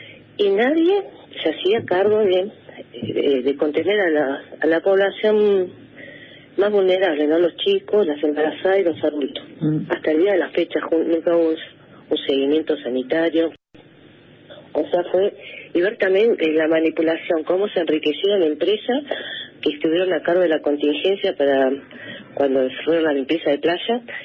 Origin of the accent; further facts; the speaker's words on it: Bariloche, Río Negro, Argentina; Bueno, yo soy de Río Negro, nací en Bariloche, pero bueno, toda mi vida vivo acá, así que, bueno, soy rionegrina.